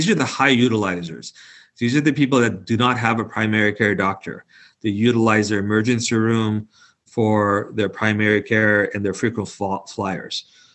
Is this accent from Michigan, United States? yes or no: no; Los Angeles, California, United States; So I grew up in Los Angeles. I went to college at UCLA.